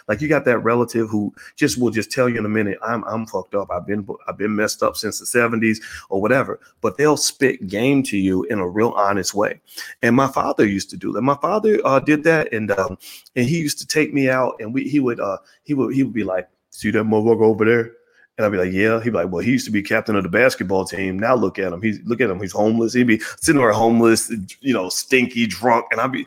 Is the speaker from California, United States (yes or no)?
no; Louisville, Kentucky, United States; I'm a second cousin to Muhammad Ali by marriage. I'm from Louisville.